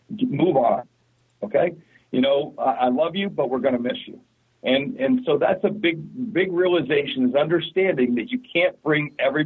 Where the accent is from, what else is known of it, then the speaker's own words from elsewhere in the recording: South Dakota, United States; I'm from South Dakota. You know, we were born with guns.